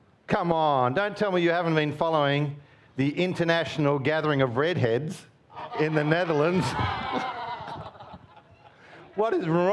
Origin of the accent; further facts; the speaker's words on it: Mildura, Victoria, Australia; born there; I was born in Mildura, you know, so 40 degrees days, day after day.